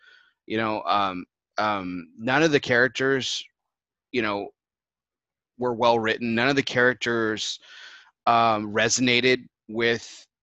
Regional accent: Texas, United States; I'm Texan, and I'm not Jewis

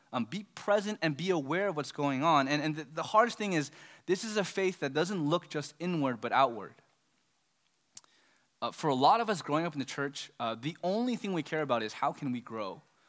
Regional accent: California, United States; when I'm in New York, people know I'm from California.

